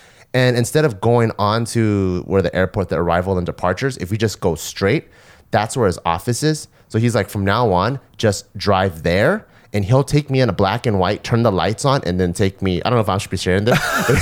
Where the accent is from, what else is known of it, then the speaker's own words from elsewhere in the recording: Cerritos, California, United States; You know, when I growing up in LA, Saturdays and Sundays, so I grew up in Cerritos, mm-hmm. and then my mom always came to Monterey Park